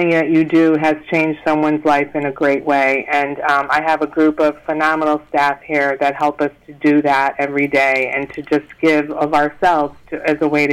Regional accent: Waterbury, Connecticut, United States; I grew up in Waterbury

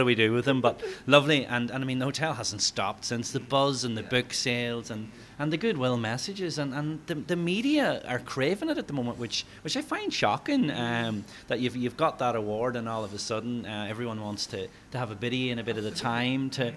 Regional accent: Burt, County Donegal, Ireland; now in Moville, Ireland; And I can say that I'm not from Moville, which surprises people. In 20 years here, I'm actually from a place called Burt, B-U-R-T, which is on the border with Derry, which is about 20 minutes from here.

